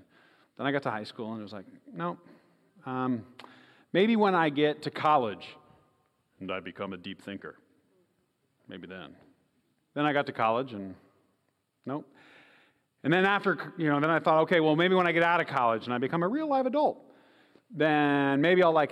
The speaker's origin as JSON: {"language": "English", "town": "Seattle", "region": "Washington", "country": "United States", "said": "Hi. So I'm from Seattle and flew into Nashville and then flew from Nashville to here for different events."}